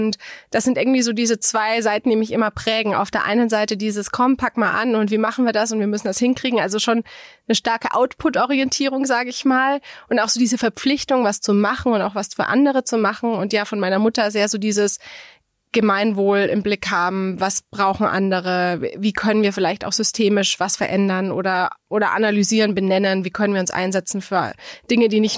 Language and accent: German; Bamberg, Bavaria, Germany; bin dann einfach zu Radio Bamberg, wo ich herkomme.